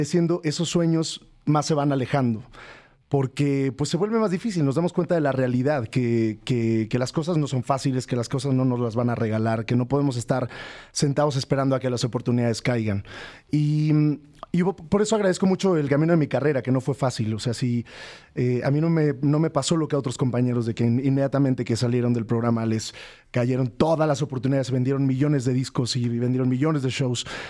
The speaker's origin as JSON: {"language": "Spanish", "region": "Tlaxcala", "country": "Mexico", "tie": "born or raised there", "said": "yo crecí entre las milpas de mi pueblo, ¿no? Y los tapetes de aserrín y flores y en las faldas de la Malinche."}